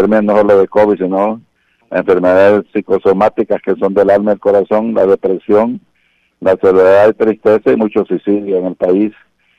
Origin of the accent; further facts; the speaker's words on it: Honduras; no se les puede aislar y menospreciar como hondureños